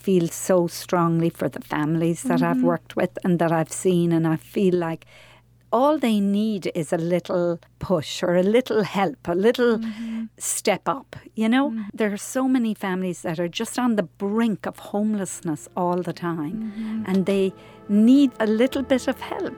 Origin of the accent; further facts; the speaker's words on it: Ireland; As you know, I'm from Ireland originally. I actually went and volunteered for a year in a little community called Kilkenny